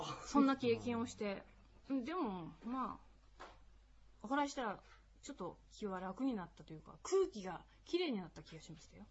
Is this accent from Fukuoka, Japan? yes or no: no; Obihiro, Hokkaido, Japan; 帯広から来た